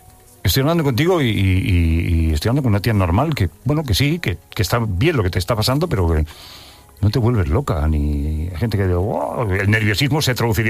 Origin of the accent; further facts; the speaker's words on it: Catalonia, Spain; yo soy muy catalán y muy español, por todos los costados que tengo, pero no, a lo mejor no soy tan valenciano.